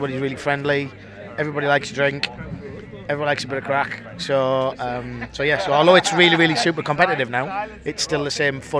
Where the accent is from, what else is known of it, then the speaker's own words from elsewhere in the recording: England, United Kingdom; None of this will go in the final cut because we're English, will it?